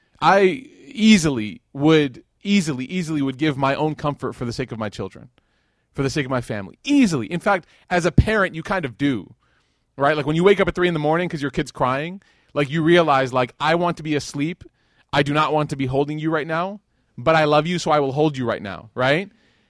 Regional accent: Chicago, Illinois, United States; I'm from Chicago. Okay, we have deep, deep love of Michael Jordan.

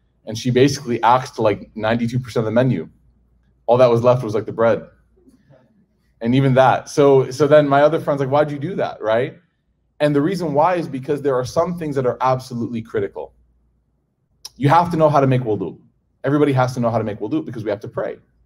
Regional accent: Chicago, Illinois, United States; Do you guys know what deep dish pizza is? I'm from Chicago.

